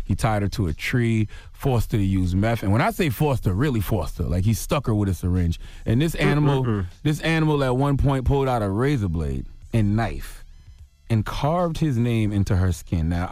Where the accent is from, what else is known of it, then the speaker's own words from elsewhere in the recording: Moncks Corner, South Carolina, United States; I'm from South Carolina, Monk's Corner, South Carolina, 843 all day. I grew up on down south music